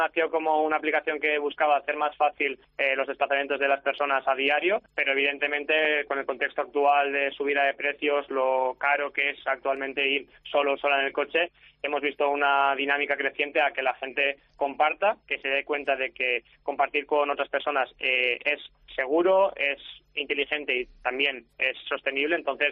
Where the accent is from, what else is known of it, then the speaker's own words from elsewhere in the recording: Valencian Community, Spain; yo como valenciano también estoy orgulloso de que la Comunidad Valenciana esté en quinta posición